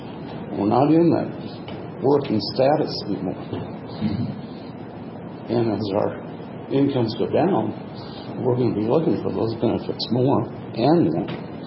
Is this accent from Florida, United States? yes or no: no; Story City, Iowa, United States; from Story City. I'm a Vietnam-era vet.